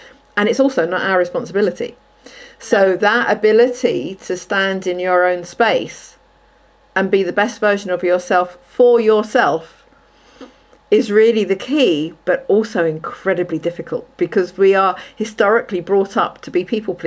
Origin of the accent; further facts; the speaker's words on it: United Kingdom; I love being British, but that part of the British culture is a bit that I find very challenging.